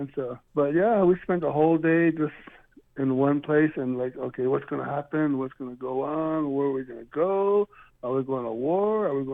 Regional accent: Navajo Nation, United States; being in the eighth grade and growing up in the Navajo Nation, we were used to like throwing the rocks off the canyon or being destructive

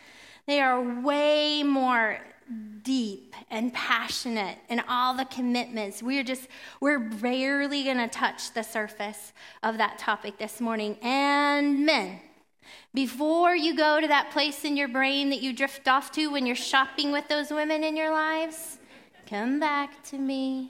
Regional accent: Midwest, United States; And I grew up in the Midwest.

